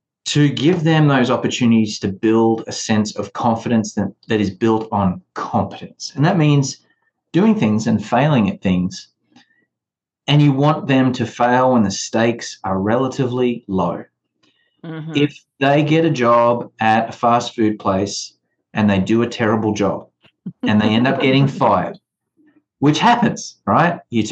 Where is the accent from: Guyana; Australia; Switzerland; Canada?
Australia; now in United States; growing up in Australia, this idea of resume stuffing was not what it is here.